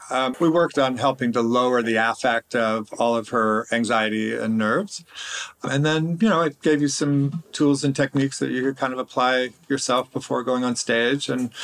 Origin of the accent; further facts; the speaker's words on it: the South, United States; I called them moon pies because I'm from the South.